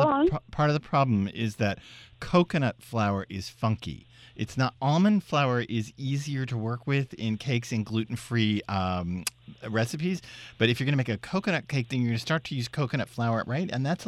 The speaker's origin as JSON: {"language": "English", "region": "the South", "country": "United States", "tie": "born or raised there", "said": "I grew up in the South."}